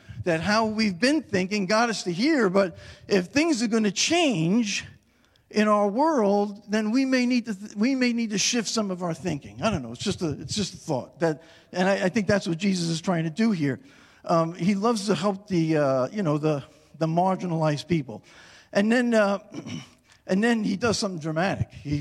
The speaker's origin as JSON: {"language": "English", "town": "Long Island", "region": "New York", "country": "United States", "tie": "born or raised there", "said": "I grew up on Long Island. And my mom grew up right in Little Italy, right on Bleecker and Carmine Street. And we used to go into the city."}